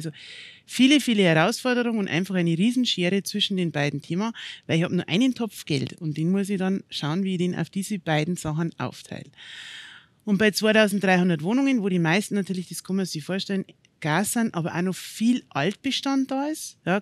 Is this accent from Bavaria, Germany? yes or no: yes; Straubing, Bavaria, Germany; bin gebürtig aus Straubing, war immer in Straubing, bleibe immer hoffentlich in Straubing. Und ja, Straubing liegt mir am Herzen, das kann man so sagen.